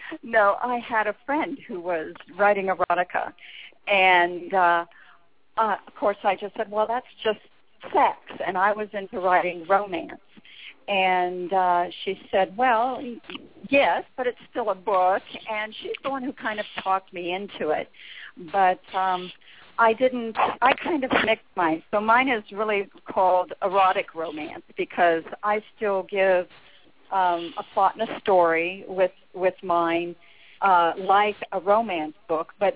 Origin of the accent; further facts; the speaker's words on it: Ireland; We're both Irish girls, and we both talk like truck drivers.